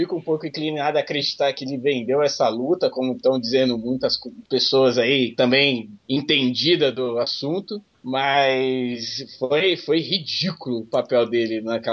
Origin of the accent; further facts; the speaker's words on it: São Paulo, Brazil; moved away as an adult; now in Rio de Janeiro, Brazil; já quero deixar bem claro que eu não sou carioca. Nasci em São Paulo e fui morar no Rio pra fazer faculdade. Então, se vocês observarem meu sotaque, não é legítimo, não. Não sou carioca, não. Sou bem paulista.